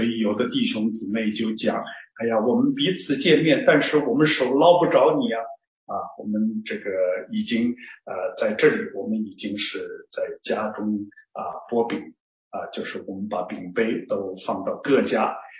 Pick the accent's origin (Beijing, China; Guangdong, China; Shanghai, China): Shanghai, China; 我是上海人，我们南方人在读这个重新得力和重新得力的时候，常常是含糊不清的啊